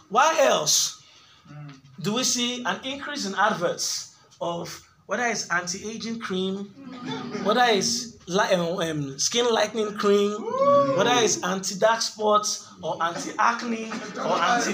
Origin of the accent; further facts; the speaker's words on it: Nigeria; English is a second language; Kenya, Zambia, South Africa, Nigeria, my home country.